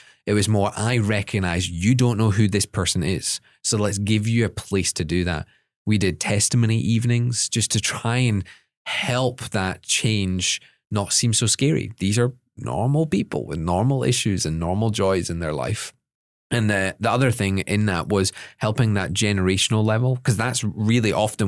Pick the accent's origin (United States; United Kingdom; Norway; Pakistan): United Kingdom; Scotland; because I'm Scottish, I often recognize the negative first.